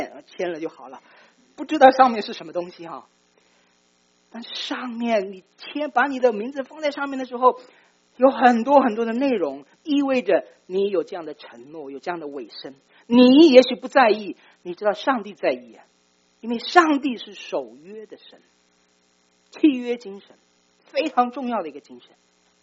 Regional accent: China; 我们中国人讲这个君子礼遇

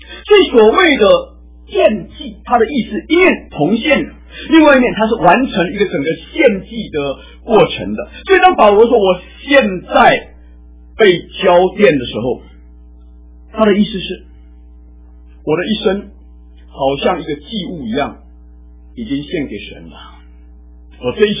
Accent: China; 并不是因为像我们中国人所说的我们忌讳死亡，我们避免去谈到死亡。

